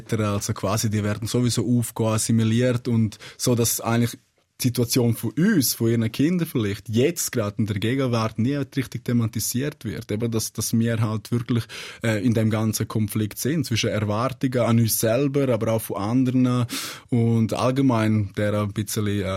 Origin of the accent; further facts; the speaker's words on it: Switzerland; Also, die Schweiz ist meine Heimat. Ich fühle mich da unglaublich wohl.